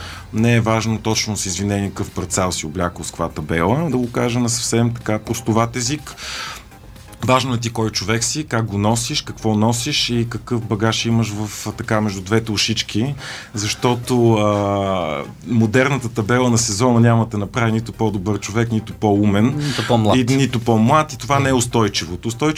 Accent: Kyustendil, Kyustendil Province, Bulgaria; Аз съм от Юстендил.

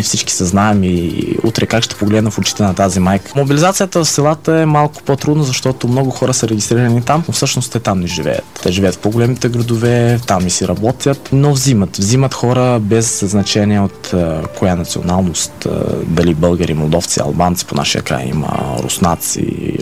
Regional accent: Odesa Oblast, Ukraine; и е дори от моето село, откъдето съм, и оттам се взимат хора

